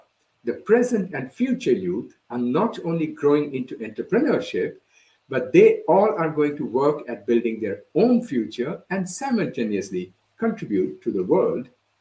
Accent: India; when I was young and growing up in India

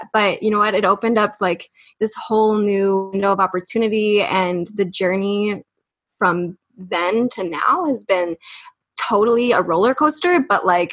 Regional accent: United States; We're from the States, but he moved to Hungary, I don't know, 5-6 years ago.

